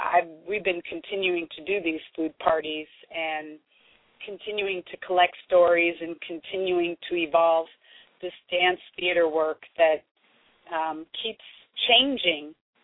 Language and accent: English; San Francisco, California, United States; born there; And then I was born in the Bay Area. I was born in San Francisco. And gumbo is really what connects me to my roots in Louisiana.